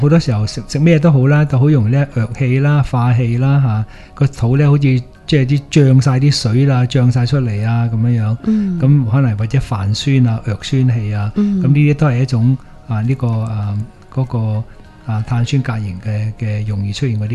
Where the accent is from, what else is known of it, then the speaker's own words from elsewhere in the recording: China; 我中国人你个个都係头发黑㗎啦